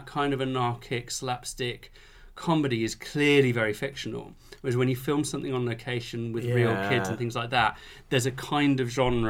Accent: Nottingham, East Midlands, United Kingdom; But it was shot in Nottingham, and I'm from Nottingham.

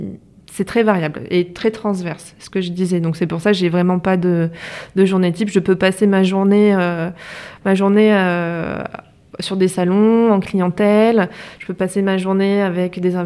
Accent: Valence, Auvergne-Rhône-Alpes, France; J'ai fait mes études à Lyon Et donc, je suis native de Valence.

